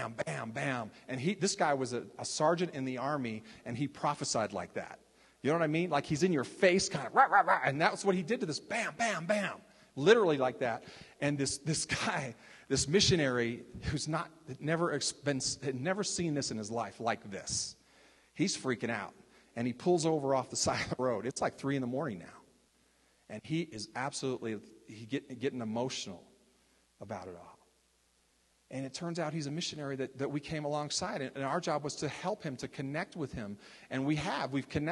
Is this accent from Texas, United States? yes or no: yes; Texas, United States; I'm from Texas.